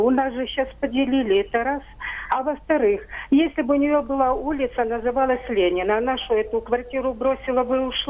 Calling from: Kyiv, Ukraine; Так, я з Києва.

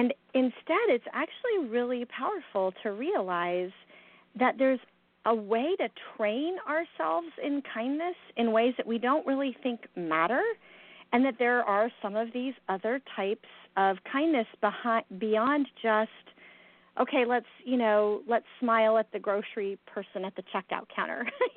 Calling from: Atlanta, Georgia, United States; Well, I am actually at home in Atlanta

